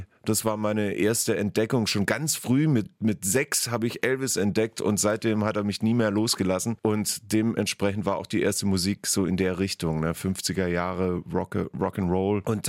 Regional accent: Southern Germany, Germany; moved away as an adult; now in Berlin, Germany; bin ich schon 97 nach Berlin gezogen. Ne? Wir sind ja aus Süddeutschland, wie gesagt, und wir wollten es schon wissen.

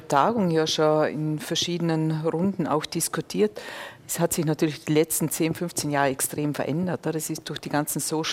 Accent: Vorarlberg, Austria; Und ich streite mit meinen Medien bei uns in Vorarlberg, in Österreich

